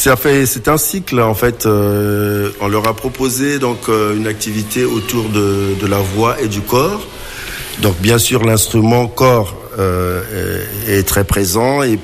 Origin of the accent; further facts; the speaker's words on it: Normandy, France; je viens du monde du spectacle, donc je viens de Normandie d'ailleurs